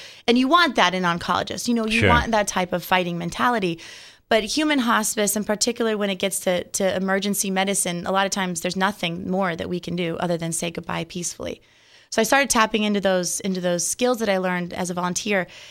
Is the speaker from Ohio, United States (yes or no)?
no; Tampa, Florida, United States; I grew up here in Tampa, so coming back home was a no-brainer for me.